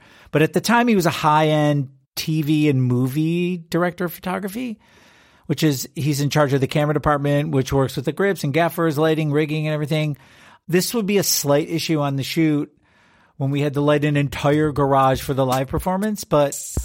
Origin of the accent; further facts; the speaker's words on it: Detroit, Michigan, United States; I grew up in Detroit, so I knew exactly what that meant.